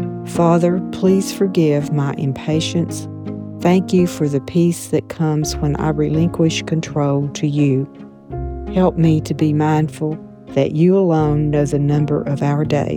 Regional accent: the South, United States; But even though I'm from the South, I despise the locally preferred sweet tea.

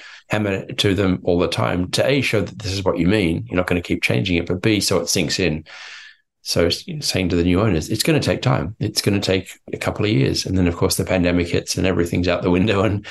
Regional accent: Australia; now in China; particularly being an Australian living in China, marketing to the Chinese or wherever.

